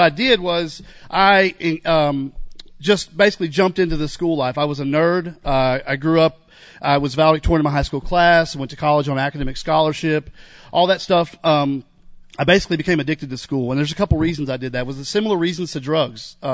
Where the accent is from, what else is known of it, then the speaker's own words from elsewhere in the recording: Kentucky, United States; So I grew up in Eastern Kentucky, in a broken home.